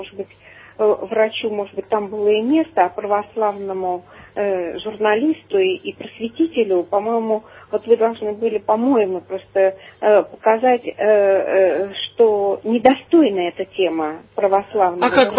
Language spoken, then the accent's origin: Russian; Moscow Oblast, Russia; Да, здравствуйте, я из Подмосковья